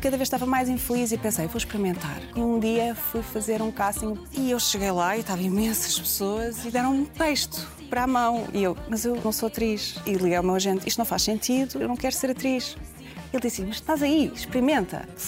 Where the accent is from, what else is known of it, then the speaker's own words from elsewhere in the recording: Parreira, Santarém, Portugal; also born or lived in Almeirim; now in Lisbon, Portugal; E é como se a minha infância na Parreira fosse um ciclo e depois quando mudei para Almeria fosse outro ciclo e quando vim para Lisboa estudar economia fosse outro ciclo.